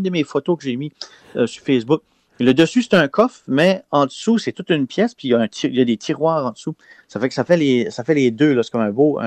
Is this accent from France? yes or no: no; Acadia, Canada; Des fois, chez nous, en Acadie, c'est tout en bois au complet.